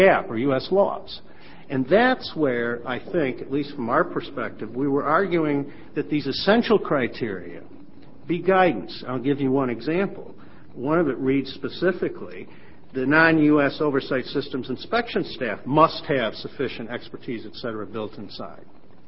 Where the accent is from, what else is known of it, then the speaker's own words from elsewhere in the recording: United States; I learned very, very quickly that the last thing I would ever do as an American is think I could conduct, you know, an audit in any of the countries I've lived in.